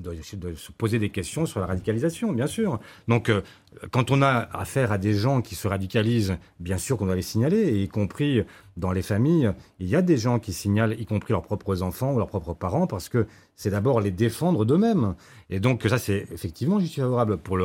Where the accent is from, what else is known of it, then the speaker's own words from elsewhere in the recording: France; Moi, je suis français, issu de deux cultures, ma mère est vietnamienne, et je me sens 100% français. Parce que ce pays est le mien depuis le premier jour.